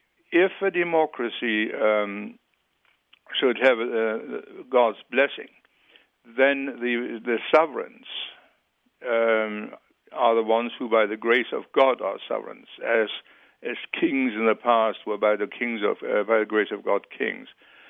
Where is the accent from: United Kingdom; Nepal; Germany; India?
Germany; now in United States; look, to begin with, I'm from Germany, where we also have, of course, a democracy.